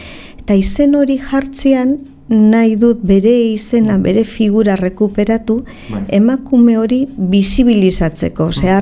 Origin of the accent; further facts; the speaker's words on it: Hondarribia, Basque Country, Spain; Ni jaio nintzen Hondarribiko bihotzian, alde zaharraren bihotzian, Plaza El Obispon, jaio nintzen. Hor eman nuen nik haurtzaroa.